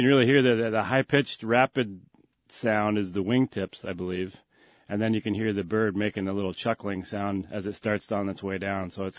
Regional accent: New Hampshire, United States; I grew up in New Hampshire, and I used to work on a Christmas tree plantation in the spring and planting trees.

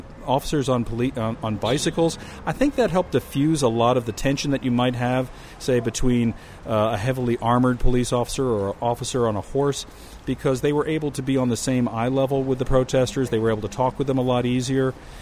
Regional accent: Cleveland, Ohio, United States; I am looking forward to going back to my hometown.

